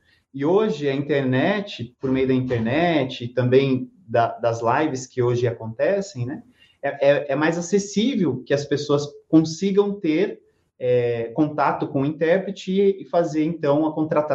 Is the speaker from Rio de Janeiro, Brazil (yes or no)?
no; Cuiabá, Mato Grosso, Brazil; eu sou de Cuiabá, Mato Grosso.